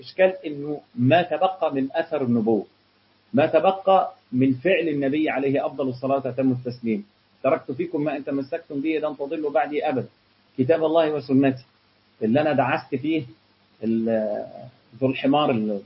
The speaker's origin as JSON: {"language": "Arabic", "country": "Egypt", "said": "صحيح ما عندنا في مصر هنا اغنية بتتغنى"}